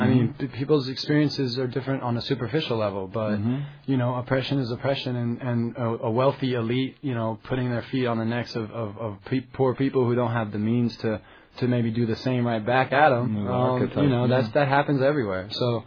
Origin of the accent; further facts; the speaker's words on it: Tennessee, United States; I'm Palestinian. I was raised in Tennessee.